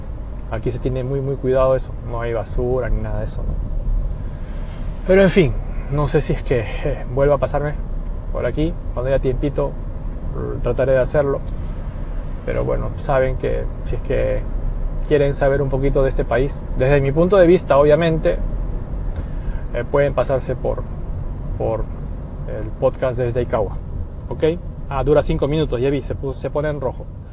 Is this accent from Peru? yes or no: yes; Peru; now in Japan; Soy peruano, residente aquí en Japón más de 20 años.